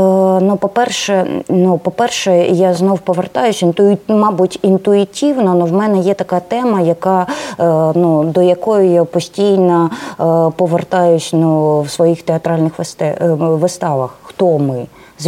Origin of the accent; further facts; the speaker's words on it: Kramatorsk, Donetsk Oblast, Ukraine; born there; first language ru; Ukrainian is a second language; also born or lived in Dnipro / Crimea; дійсно була вихована на російській літературі, я дійсно російськомовна, і я народилась в Краматорську, потім був майже десь, Дніпропетровськ, де я навчалась, потім було 10 років я працювала в Криму. Середа моя була російськомовна